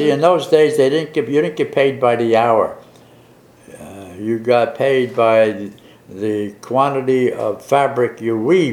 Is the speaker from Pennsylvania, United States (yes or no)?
no; Paterson, New Jersey, United States; I grew up during the Great Depression